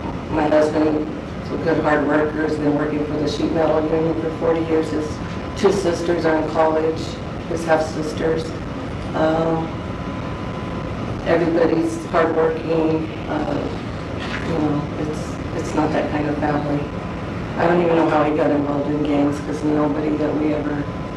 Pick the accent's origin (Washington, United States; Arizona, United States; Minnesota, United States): Arizona, United States; Phoenix; I grew up in South Phoenix, too